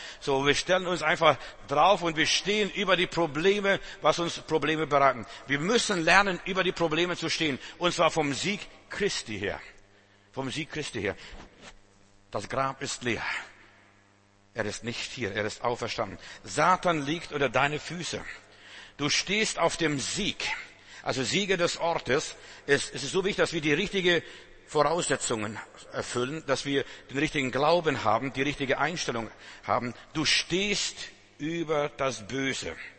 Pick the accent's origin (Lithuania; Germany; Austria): Lithuania; Klaipėda, Klaipėda County; wie bei uns zu Hause in Litauen, in Memeln, wie zu Hause. Also da war Schlangen, also bei uns zu Hause Kreuzottergebiet, wie bei uns zu Hause dort im Moor, so sieht's aus.